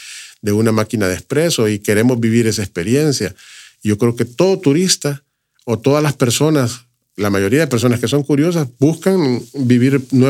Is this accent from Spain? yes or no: no; Berlín, Usulután, El Salvador; De la zona que yo represento y de donde yo vengo, Berlín es un lugar con historia, lámina troquelada, pueblos con influencia europea, la Laguna de Alegría, la Esmeralda de América